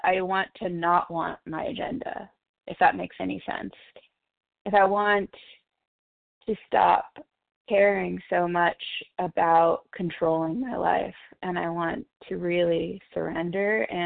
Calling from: Oregon, United States; I'm from Oregon.

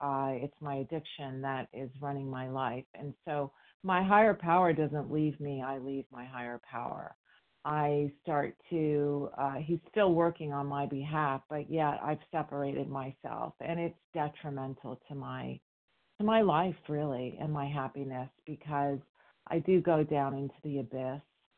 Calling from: California, United States; I'm calling from California.

